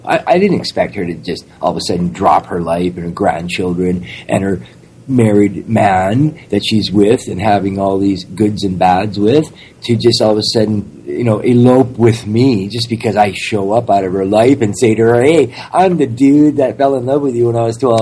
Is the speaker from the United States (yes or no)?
no; Canada; born there; even though I'm not Native Indian. My parents are both born Hungarians, but I was born in Canada.